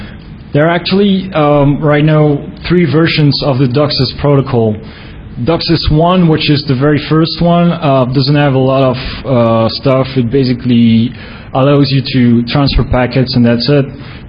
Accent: Belgium; English is a second language; I come from Belgium, so sorry about the accent sometimes.

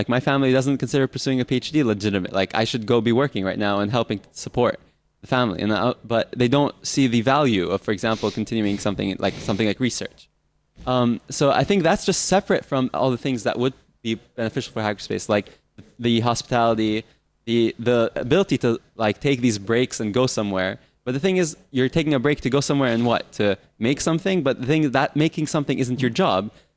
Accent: Lebanon; I'm from Lebanon. I'm Lebanese.

